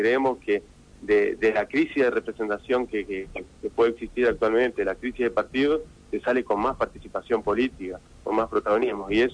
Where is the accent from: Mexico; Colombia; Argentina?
Argentina; Rosario del Tala, Entre Ríos; now in Santa Fe, Argentina; hace 12 años que vivo en Santa Fe, nací y me crié en Rosario del Tala, Entre Ríos, y bueno, y elegí a Santa Fe como la ciudad para vivir.